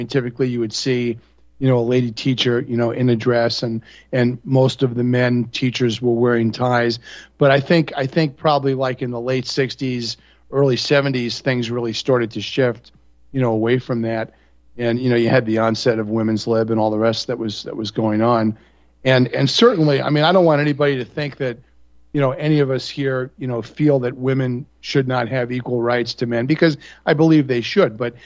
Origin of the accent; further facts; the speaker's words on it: New York, United States; I grew up in North Central Long Island, and, you know, I graduated in 1978.